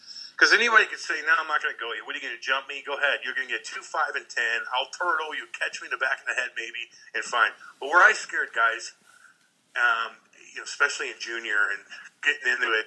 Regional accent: Eureka, United States; And you know, because I was from Eureka, you know, I was playing AAA hockey, and we're playing in the Michigan National Hockey League

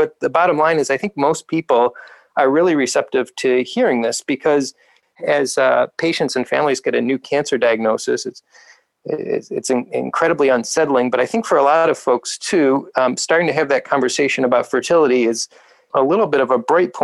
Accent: Ohio, United States; I grew up in Northeast Ohio myself. I've been in Ohio throughout my training.

